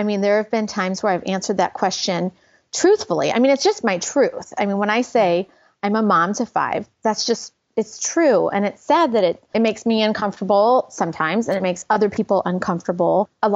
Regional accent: St. Louis, Missouri, United States; also born or lived in San Francisco; now in Kansas City, United States; We moved from San Francisco, but we're Midwesterners through and through. I'm from St. Louis. He's from Kansas City. We live in Kansas City, but we had several years in San Francisco.

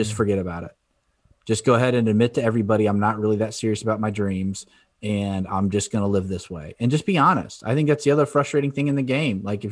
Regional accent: Ohio, United States; now in Florida, United States; I'm a Browns fan. I'm from Ohio. I live in Florida now, but I'm a Browns fan.

